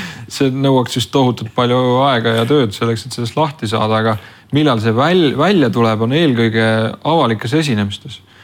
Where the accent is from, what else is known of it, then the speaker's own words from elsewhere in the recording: Saare County, Estonia; Ma ei ole tartlane oma sellises mõttemaailmas. Ma olen ikka saarlane.